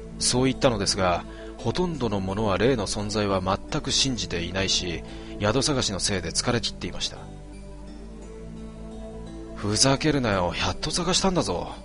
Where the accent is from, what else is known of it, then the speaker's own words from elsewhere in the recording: Kanto, Japan; 生粋の関東人として妙に感心してしまったわけです